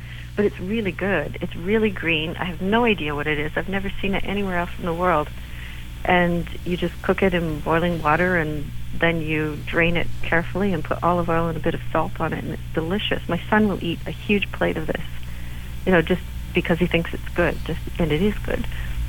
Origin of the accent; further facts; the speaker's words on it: Canada; I'm from Canada, but when I go to Toronto and I go into a supermarket